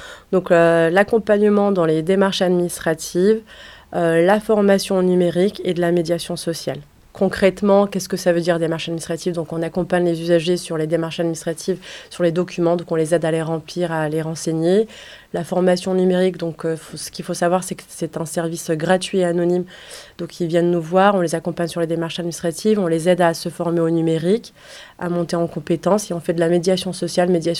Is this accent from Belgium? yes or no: no; Villefranche-sur-Saône, Auvergne-Rhône-Alpes, France; Je suis caladoise et j'ai grandi à Belleroche